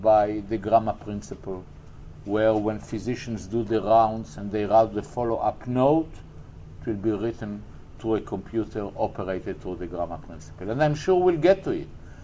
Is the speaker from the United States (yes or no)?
no; Israel; I grew up in the Jewish state. I was born 5 weeks after the declaration of statehood of Israel. And as I told you, I'm a product of the religious, national religious school system in Israel.